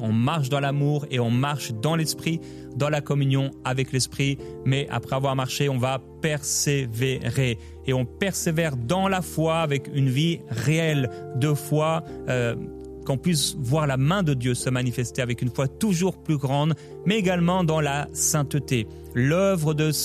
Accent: Brittany, France; Alors, il y a une inspiration bretonne. Je viens de la Bretagne. Petit clin d'œil aux Bretons.

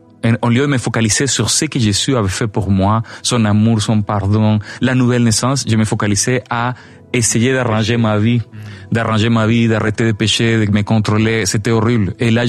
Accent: Barquisimeto, Lara, Venezuela; French is a second language; moved away; Regarde, ça fait 13 ans que j'ai quitté le Venezuela, mais une des choses que j'ai aimé de Barquisimeto, c'est que Barquisimeto, c'est chaud, mais il n'y a pas d'humidité, c'est sec.

